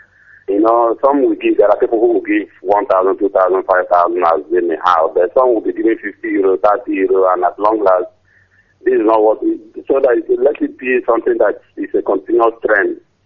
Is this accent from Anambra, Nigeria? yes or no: yes; Umuere, Anambra, Nigeria; now in Italy; I'm coming from Italy. I'm from Umuere in Anambra.